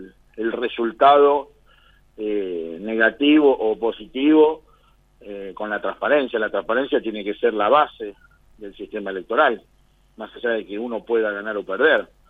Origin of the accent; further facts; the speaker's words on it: Rosario, Santa Fe, Argentina; Nosotros como rosarinos tenemos que estar orgullosos de eso.